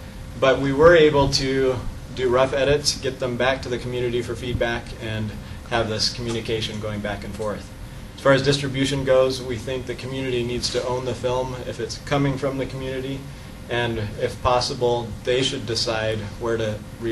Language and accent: English; United States; and a lot of times, especially as an American, I want to go in and change things and do it fast.